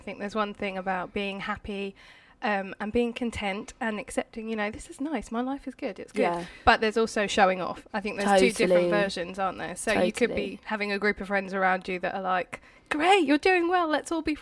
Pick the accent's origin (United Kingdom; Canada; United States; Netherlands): United Kingdom; I'm British, really